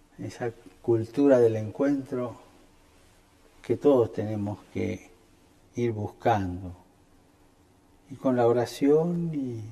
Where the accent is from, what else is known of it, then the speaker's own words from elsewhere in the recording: Argentina; Yo sigo siendo argentino. Yo todavía viajo con pasaporte argentino.